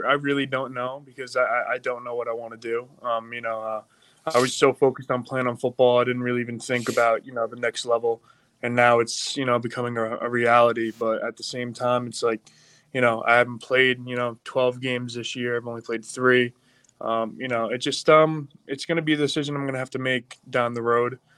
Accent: Long Island, New York, United States; now in Pittsburgh, United States; I'm not from Pittsburgh, you know, I'm from Long Island, but, you know, to be able to adapt to a Yinzer, as you guys say, and, you know, become a Pittsburgh man

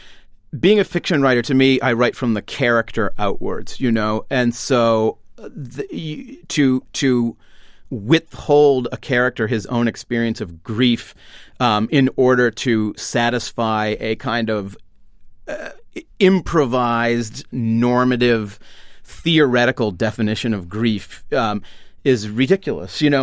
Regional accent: Wenham, Massachusetts, United States; Well, so I live in Topsfield. I grew up in Wenham. They're towns right next to each other up on the North Shore.

